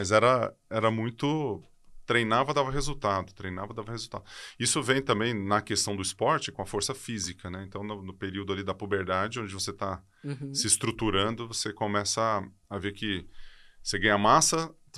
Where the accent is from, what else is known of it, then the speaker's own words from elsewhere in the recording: Ribeirão Preto, São Paulo, Brazil; born there; Sou nascido em Ribeirão Preto e fica entre Ribeirão e Uberaba ali. Fica quase um triângulo mineiro.